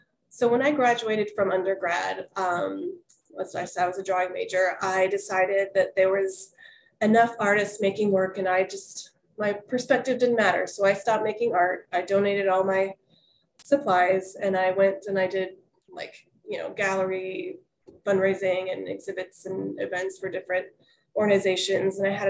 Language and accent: English; Omaha, Nebraska, United States; moved away as an adult; also born or lived in Oregon; now in Morgantown, United States; I was born in Oregon, so I have a West Coast in me, but I mostly grew up in Omaha, Nebraska in the Midwest. Yeah, I moved out to Morgantown, West Virginia 7 or 8 years ago now.